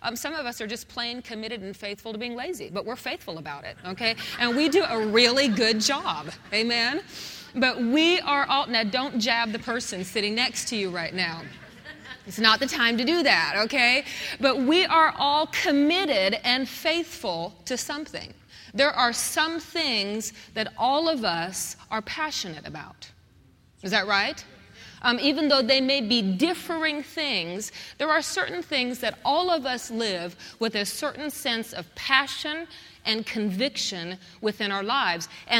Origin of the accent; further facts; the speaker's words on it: Colorado, United States; Now, I grew up in Colorado, and in Colorado, if you were not a football fanatic, you would just die and you'd get killed.